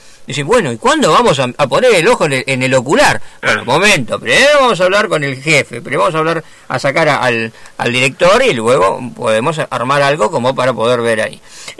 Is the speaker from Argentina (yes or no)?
yes; Berazategui, Buenos Aires Province, Argentina; Yo soy de la zona sur, yo soy de Berazategui, así conozco el barrio.